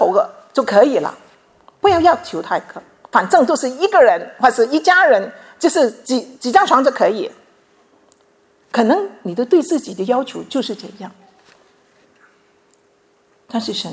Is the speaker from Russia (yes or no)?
no; Chaozhou, Guangdong, China; 从小因为我是潮州人嘛，潮州人的对女孩子是不会看重的，所以当我出生的时候，父母是要打算是将我卖去的